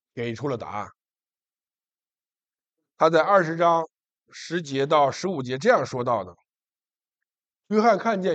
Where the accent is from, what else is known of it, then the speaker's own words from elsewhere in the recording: China; 说实在的，我们中国人不喜欢考虑和谈论死亡的问题